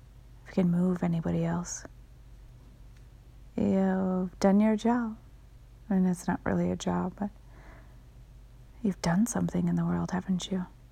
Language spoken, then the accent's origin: English; Midwest, United States; Now, I'm from the Midwest, and I definitely do not have an English accent, although I am working on it.